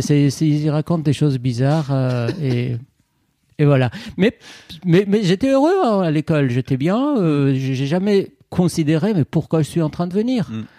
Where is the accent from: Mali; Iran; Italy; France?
Iran; Tehran, Tehran Province; born or raised there